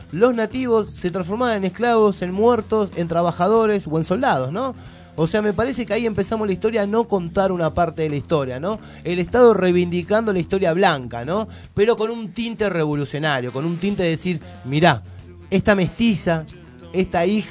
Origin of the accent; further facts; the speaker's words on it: Argentina; yo no me considero ni Come Chingón, ni no, ni Sarabiñón, ni Mapuche, nada, pero creo que si soy argentino, somos argentinos